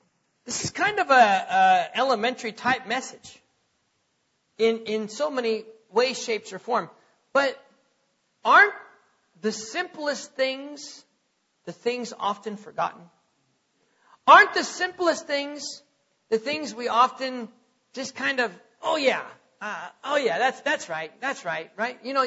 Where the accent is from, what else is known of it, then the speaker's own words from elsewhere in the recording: United States; Well, I'm an American.